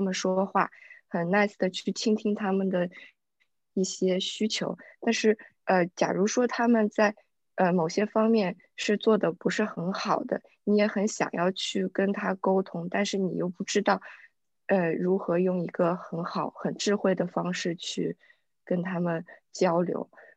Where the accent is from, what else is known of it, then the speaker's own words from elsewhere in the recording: China; now in Vancouver, Canada; 然后我是来自加拿大温哥华的，然后我来到温哥华才两年，我之前是在国内。跟随我丈夫去到了。